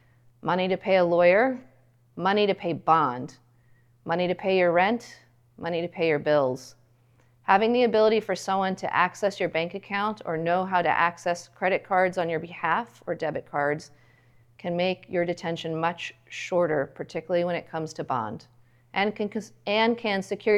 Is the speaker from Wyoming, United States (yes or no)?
yes; Wyoming, United States; Most of our detentions, at least in the center of the country, and I'm from Wyoming